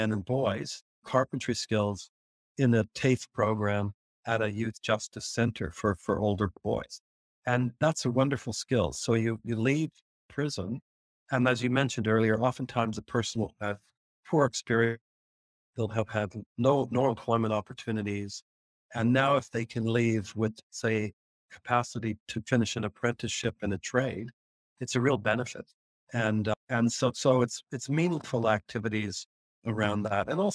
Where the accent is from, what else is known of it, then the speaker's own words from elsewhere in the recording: Canada; now in Australia; this is very sad for me as a Canadian, because I'm now an Australian